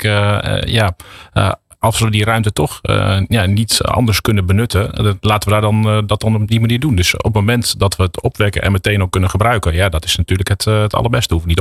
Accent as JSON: {"language": "Dutch", "town": "Doetinchem", "region": "Gelderland", "country": "Netherlands", "tie": "born there", "also_born_or_lived": "Arnhem", "said": "ik ben geboren in Doetinchem, maar ik heb lang in de buurt van Arnhem gewoond, waar ze de trolleybussen hebben natuurlijk."}